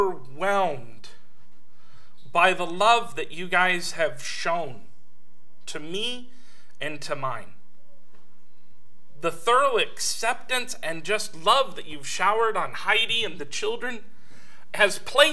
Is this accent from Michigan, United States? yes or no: no; California, United States; I said, I grew up in California. Whole time I was there, never heard of anybody.